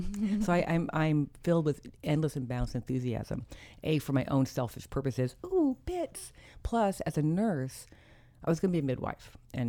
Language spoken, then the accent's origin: English; Berkeley, California, United States; I grew up in Berkeley, California, so it was a rant, was in the air, mm-hmm.